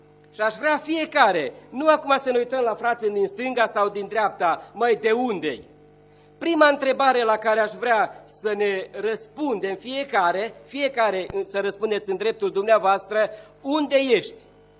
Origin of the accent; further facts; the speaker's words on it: Transylvania, Romania; că ești ardelean și eu sunt ardelean